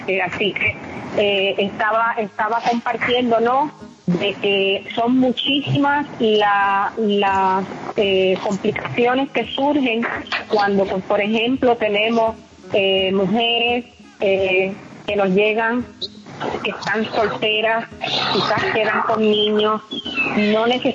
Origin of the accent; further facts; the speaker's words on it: Puerto Rico; al igual que las que somos puertorriqueñas